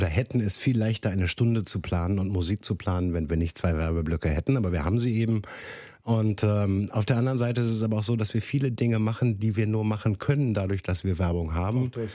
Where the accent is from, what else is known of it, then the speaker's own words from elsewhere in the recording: Hannover, Lower Saxony, Germany; ich komme ja selber aus dem Norden, bin hier groß geworden, bin in Hannover geboren, bin da aufgewachsen.